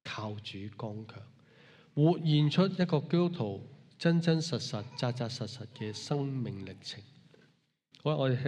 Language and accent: Chinese; Hong Kong; 我们香港人或者中国人有句说话